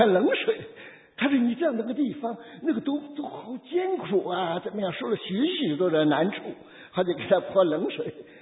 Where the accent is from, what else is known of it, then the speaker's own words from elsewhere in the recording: Henan, China; 我是河南人，我受浸的时候是在河南开封一个小小的自立浸信会，自立浸理会受浸的。